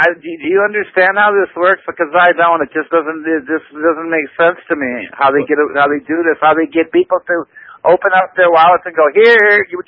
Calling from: Minnesota, United States; Hi, I'm in Minnesota

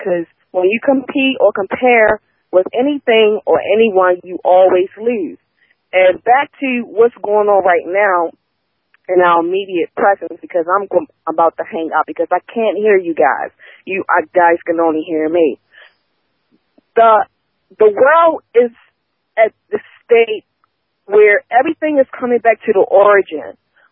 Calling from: Maryland, United States; I'm calling from Maryland.

